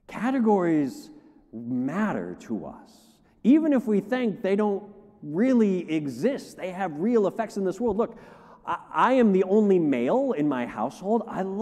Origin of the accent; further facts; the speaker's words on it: United States; The fact that I am an American, it matters to me.